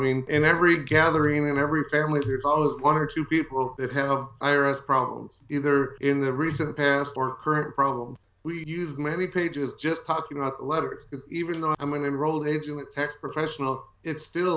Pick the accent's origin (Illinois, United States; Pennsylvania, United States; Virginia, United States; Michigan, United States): Illinois, United States; Chicago; He's from Milwaukee and I'm from Chicago.